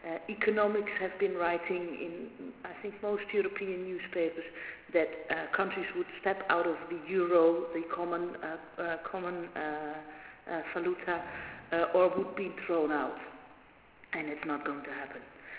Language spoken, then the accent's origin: English; Netherlands; I'm from the Netherlands, we're making a lot of money out of that.